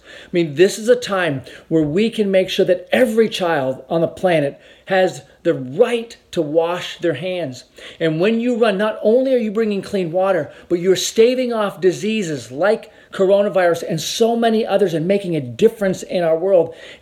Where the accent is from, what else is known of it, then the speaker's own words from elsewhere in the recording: Vermont, United States; I was born and raised in the state of Vermont. Man, I love my home state.